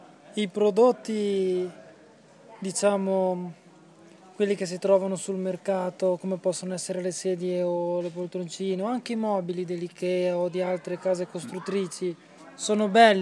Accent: Tuscany, Italy; vengo dall'Alta Lunigiana

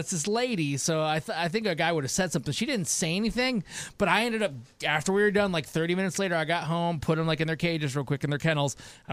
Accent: Michigan, United States; Like, I'm from Michigan originally.

